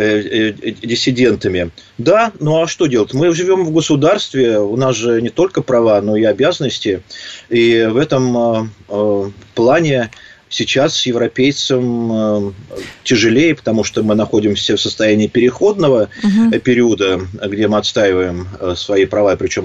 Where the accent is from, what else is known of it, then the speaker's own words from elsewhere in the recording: Moscow, Russia; мы, россияне, расслабились, москвичи